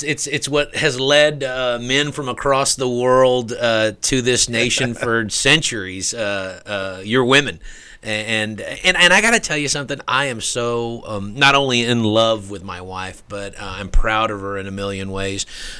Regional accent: Fort Worth, Texas, United States; Yeah, and you know, the truth is, I'm a Southern boy. I mean, I grew up in Fort Worth, Texas, so I'm very much a Southern. I mean, listen to my voice, you know.

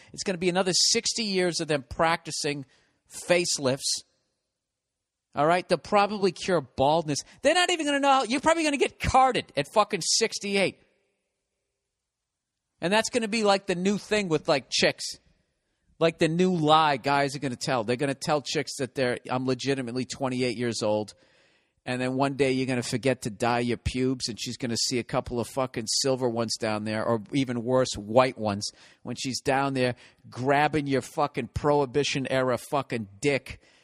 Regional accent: Boston, Massachusetts, United States; accent: Boston; My Boston accent coming back.

